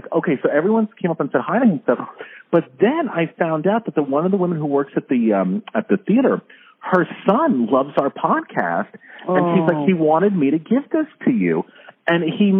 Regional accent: Thousand Oaks, California, United States; So I went back to my hometown for a month.

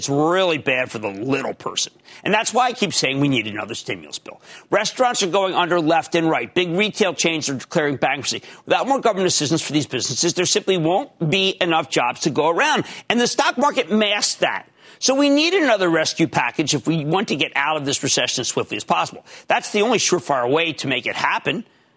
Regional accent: New York, United States; as a New Yorker, I'm telling you, that's wrong.

